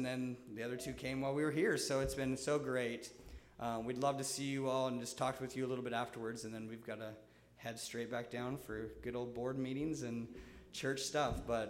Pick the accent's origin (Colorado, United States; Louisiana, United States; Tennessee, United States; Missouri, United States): Colorado, United States; Kersey; Colorado, a little town called Kersey. It's about 15 minutes east of Greeley. This is where I grew up, my hometown.